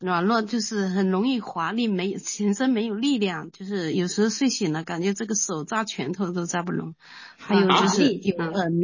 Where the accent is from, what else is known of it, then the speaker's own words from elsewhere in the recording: Northeast China, China; 是我也是东北人，我一听不是。